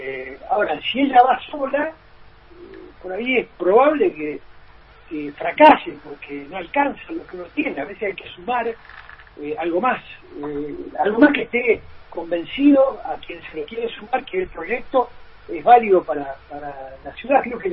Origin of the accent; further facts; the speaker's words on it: Tierra del Fuego, Argentina; Somos fueguinos ambos